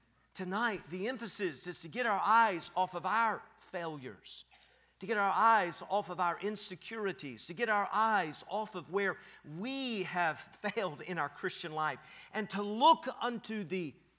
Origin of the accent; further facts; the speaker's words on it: Knoxville, Tennessee, United States; I grew up in Knoxville, Tennessee. I loved my English teacher, but I didn't know how to speak really good English.